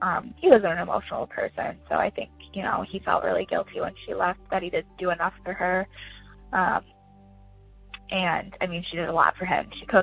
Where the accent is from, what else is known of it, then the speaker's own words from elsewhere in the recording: Michigan, United States; I am from Michigan.